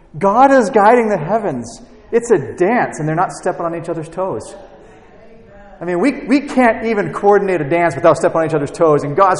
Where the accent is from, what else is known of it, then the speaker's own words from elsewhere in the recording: Lawrence, Massachusetts, United States; also born or lived in Omaha; now in Philadelphia, United States; I grew up in Lawrence, Massachusetts. It's a densely populated city. I lived in Omaha, which even though Nebraska is pretty spacious, Omaha's a city. And I'm living in Philly.